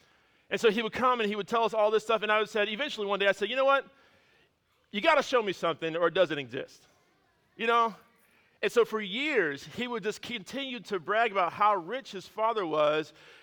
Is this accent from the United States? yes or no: yes; California, United States; And if you're familiar with my home state of California, that's in between Laguna Beach and San Diego.